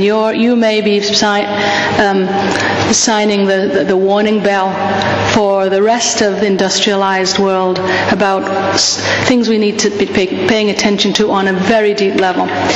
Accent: Yorkshire and the Humber, United Kingdom; accent: Yorkshire; So you're getting more of my Yorkshire accent than usual, although I still have quite a strong American accent at this point.

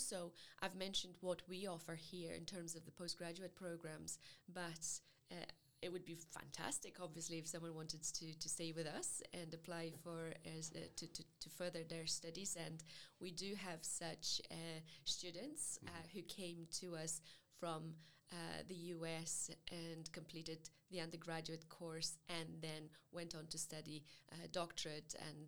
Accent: Poland; English is a second language; now in Glasgow, United Kingdom; you can probably hear it in my accent, I'm not originally from Scotland, I'm originally from Poland, and I completed my education both in Poland and in the UK.

